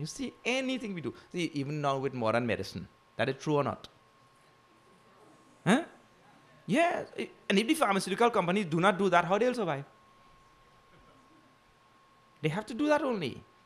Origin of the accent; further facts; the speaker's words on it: Trinidad & Tobago; So he remembered I am from Trinidad.